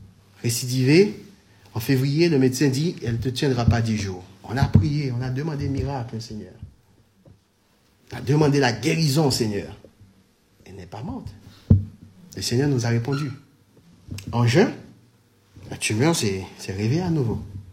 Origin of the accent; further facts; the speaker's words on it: French Antilles, France; Oui, je sais, je viens des Antilles, mais quand même.